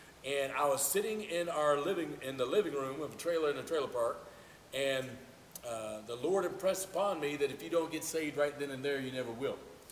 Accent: Eden, North Carolina, United States; I was born and raised in Eden, North Carolina, about 2.5 hours away. Came from Stoneville this morning.

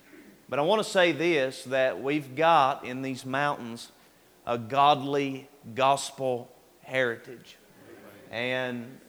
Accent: Boone, North Carolina, United States; Now, I grew up here in Boone, Watauga County, and was born in the late 80s.

